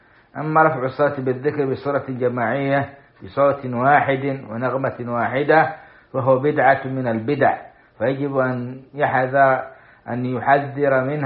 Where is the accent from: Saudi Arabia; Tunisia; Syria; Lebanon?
Saudi Arabia; في بلادنا السعودية